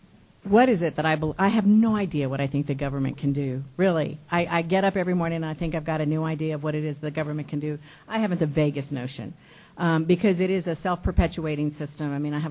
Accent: El Paso, Texas, United States; Because when I grew up in El Paso, the fluid movement of individuals meant that there was fluid movement of dollars as well

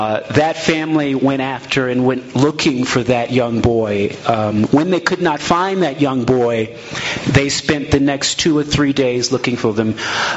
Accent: Oklahoma City, Oklahoma, United States; born there; I was born in Oklahoma City.

